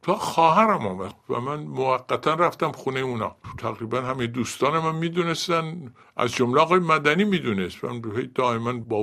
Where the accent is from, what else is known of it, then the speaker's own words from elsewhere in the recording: Khoy, West Azerbaijan, Iran; also born or lived in Babol; من البته متولد بابل هستم، ولی تو بابل فقط به دنیا آمدم. بلافاصله رفتیم خوی و من خوی بزرگ شدم و به همین دلیل من خودم خویی میدونم.